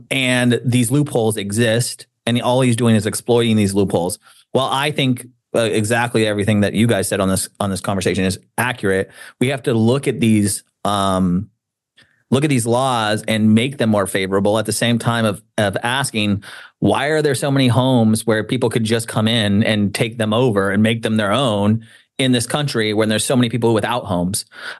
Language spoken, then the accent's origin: English; San Francisco, California, United States; Again, I'm from San Francisco, so I'm always going to take the most liberal approach to these topics.